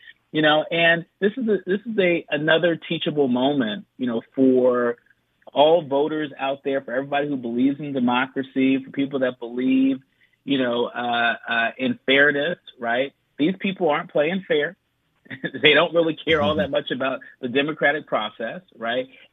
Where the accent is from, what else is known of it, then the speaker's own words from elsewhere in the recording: California, United States; and even my home state of California.